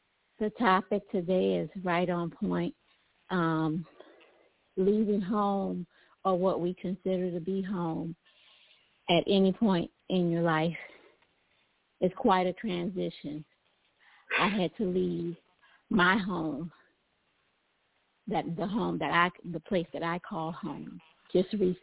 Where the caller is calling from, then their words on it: San Diego, California, United States; also born or lived in New Orleans; I'm calling from San Diego, California, by way of New Orleans.